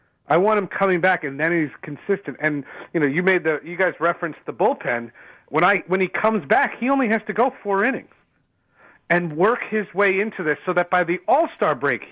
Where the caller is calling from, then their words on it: New Jersey, United States; I'm calling you from Jersey.